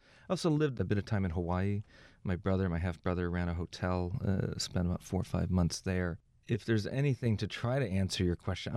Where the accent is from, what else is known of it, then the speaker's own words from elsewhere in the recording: Nassau, New Providence, Bahamas; also born or lived in Illinois, United States; Well, I was born in Illinois, and then I grew up in the Bahamas. My father was a banker and was transferred overseas to run a bank when I was a kid. And so I grew up in Nassau, New Providence.